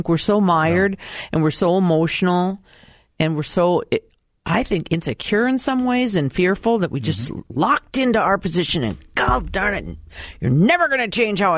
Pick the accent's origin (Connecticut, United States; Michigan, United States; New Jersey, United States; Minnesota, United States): Minnesota, United States; Minneapolis; And in my life, as a child growing up in Minneapolis, Harmon Killebrew was my favorite.